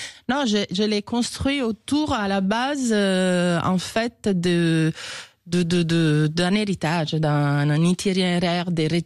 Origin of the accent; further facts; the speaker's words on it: Rome, Lazio, Italy; Ma ville natale, je l'ai amenée sur voir la dernière biscuiterie romaine.